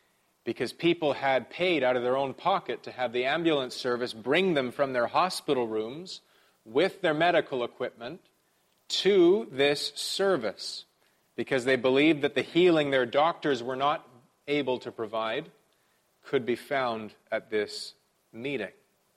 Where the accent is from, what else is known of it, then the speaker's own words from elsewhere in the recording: Vancouver, British Columbia, Canada; made a visit to my hometown of Vancouver.